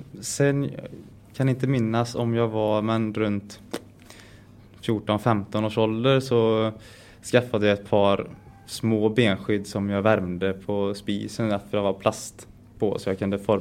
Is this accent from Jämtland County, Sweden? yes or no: no; Lidköping, Västra Götaland County, Sweden; jag växte upp i Lidköping.